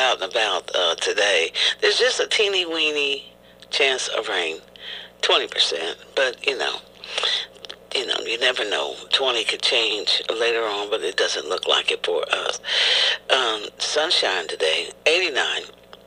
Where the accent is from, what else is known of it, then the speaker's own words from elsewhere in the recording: Midwest, United States; because, you know, a small town girl, I grew up across the street from a grain elevator.